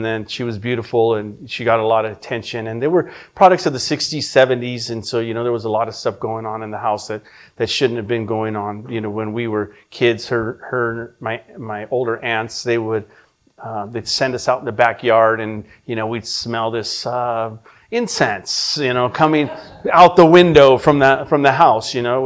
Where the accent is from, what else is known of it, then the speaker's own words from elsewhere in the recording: California, United States; And but born and raised in California, born to a beautiful Italian woman.